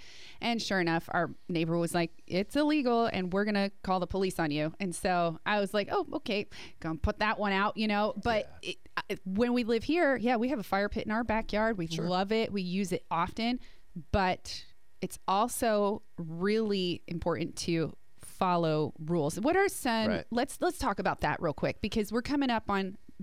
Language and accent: English; New Jersey, United States; When I grew up in New Jersey, you weren't allowed to have fire pits.